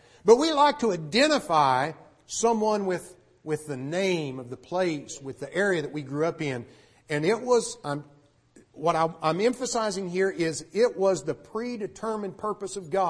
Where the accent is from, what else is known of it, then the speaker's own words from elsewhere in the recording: Oklahoma, United States; I grew up in Oklahoma, and so I know that people from Arkansas make fun of Okies